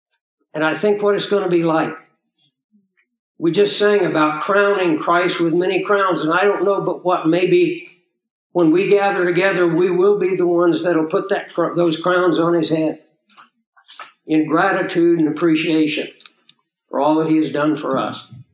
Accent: Kansas, United States; I used to look over the hills on the ranch that I grew up on there in Kansas

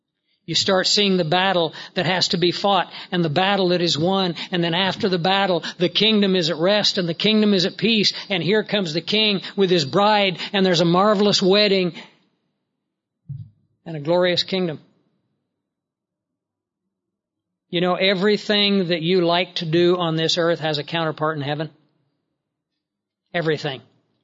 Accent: Kansas, United States; You know, I grew up out in the Flint Hills of Kansas. It's a wide area of big rolling country with rivers and woods and high hills and grassy bluffs and things like that.

